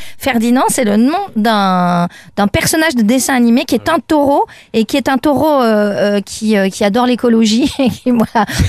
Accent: Occitanie, France; j'ai été élevée dans le Tarn par des parents et des grands-parents

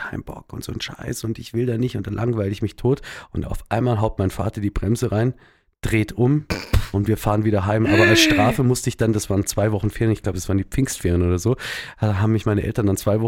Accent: Munich, Bavaria, Germany; ich bin schon hier in München geboren und an alles Mögliche und bin hier auch aufgewachsen, aber wohne jetzt schon auch seit längerer Zeit ein bisschen im Outback.

